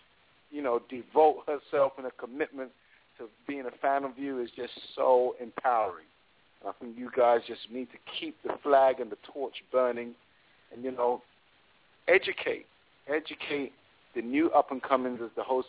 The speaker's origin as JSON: {"language": "English", "region": "London", "country": "United Kingdom", "lives_now": "New York, United States", "said": "The key thing is I'm from London, England, but I'm actually here in New York right now."}